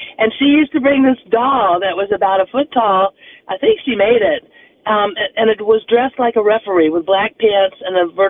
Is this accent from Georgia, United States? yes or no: yes; Atlanta, Georgia, United States; I grew up here in Atlanta, the Gap County, and I played on the basketball team